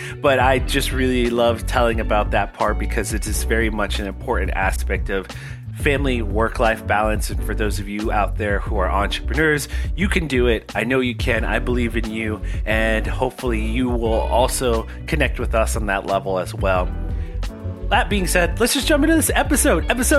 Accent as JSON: {"language": "English", "region": "East Coast", "country": "United States", "tie": "born or raised there", "said": "it reminds me of growing up on the East Coast and just the guys that I grew up around, that Italian lifestyle, that Italian family, sense of family"}